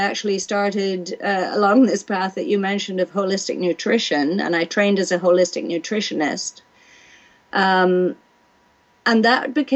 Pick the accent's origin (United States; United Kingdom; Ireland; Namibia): United Kingdom; Wales; So I grew up in Wales, where everybody, when I grew up there, everybody sang.